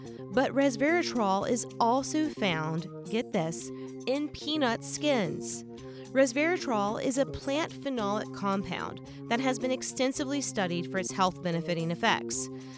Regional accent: Southeast, United States; Growing up in the Southeast U.S., I always assumed that this was the major center for peanut production.

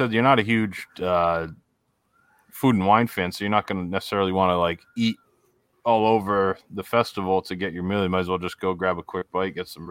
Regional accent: Rhode Island, United States; accent: Rhode Island; You walk in, I'm in there, got my Rhode Island accent.

